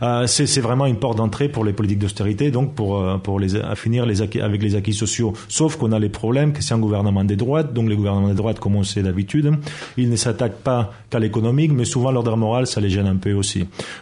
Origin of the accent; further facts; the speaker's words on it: Catalonia, Spain; je me promène dans ma ville natale, qui est une ville de la banlieue de Barcelone, une ville sans histoire, une ville moyenne, hein, industrielle, commerciale, tout à fait normale.